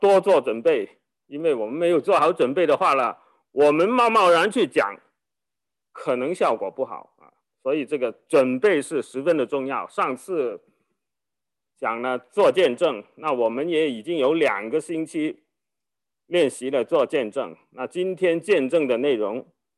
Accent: Guangdong, China; 就是我们广东人就是说，假如我们空手去见人呢，就拿着两把香蕉

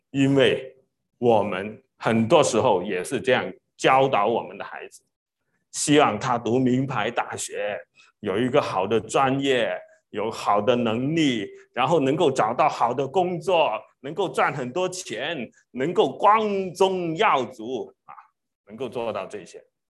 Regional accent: China; 那我们中国人读书这么高

